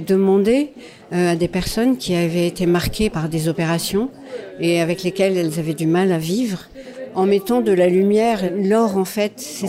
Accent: France; now in Japan; la France, qui est mon pays d'origine, mes racines profondes, et le Japon qui m'a tant donné

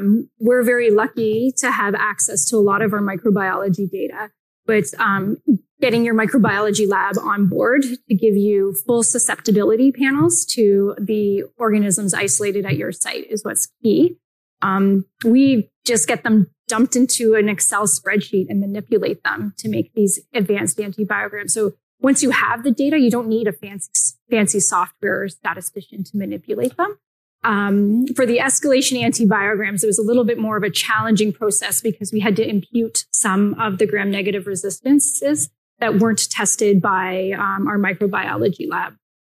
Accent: Canada; I probably have a different view of this being Canadian.

